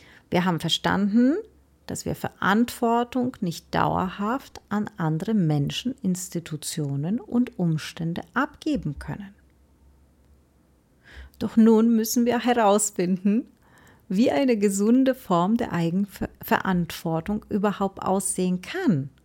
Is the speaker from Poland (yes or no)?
yes; Poland; Ich komme aus Polen, ich weiß, wie die Sehnsucht ist.